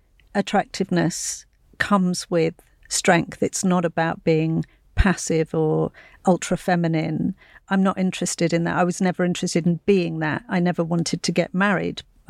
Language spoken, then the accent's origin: English; Hackney, London, United Kingdom; I grew up in Hackney at a time when Hackney was not fun.